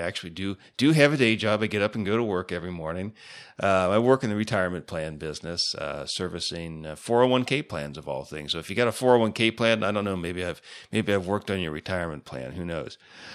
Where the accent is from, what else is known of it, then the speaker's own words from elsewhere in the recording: Ohio, United States; But I'm a native of the state of Ohio, so I guess I can claim I'm a Buckeye